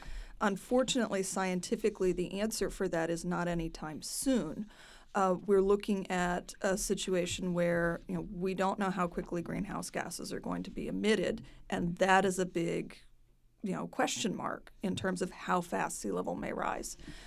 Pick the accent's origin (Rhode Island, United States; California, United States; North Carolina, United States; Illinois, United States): North Carolina, United States; Raleigh; especially since I am from Raleigh.